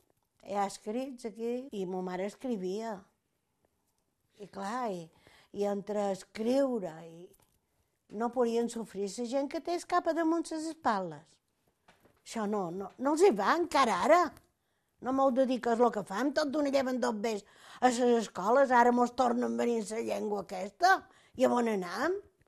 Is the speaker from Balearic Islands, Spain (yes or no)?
yes; Capdepera, Balearic Islands, Spain; born there; I vaig néixer a Cap de Pere, jo.